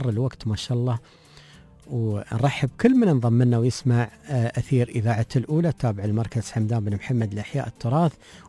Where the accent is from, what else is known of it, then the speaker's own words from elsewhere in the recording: Oman; الرطب عندنا في سلطنة عمان